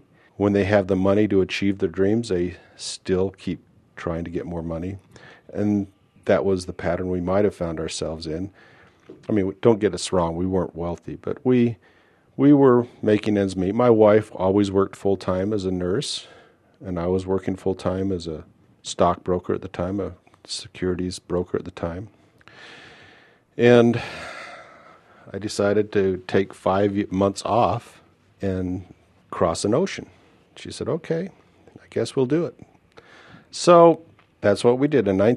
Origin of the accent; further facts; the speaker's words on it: Logan, United States; I had two very close friends growing up in Logan.